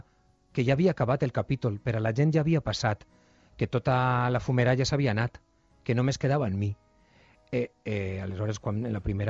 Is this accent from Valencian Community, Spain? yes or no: yes; Buñol, Valencian Community, Spain; És com tot el món ha d'anar a la Tomatina, que és la festa del meu poble, una vegada, no?